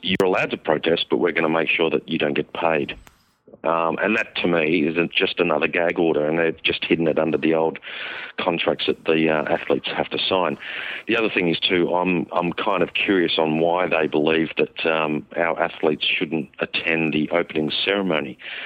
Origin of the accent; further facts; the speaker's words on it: Australia; I'm an Aussie, and if I want to wear a T-shirt, I'll do it.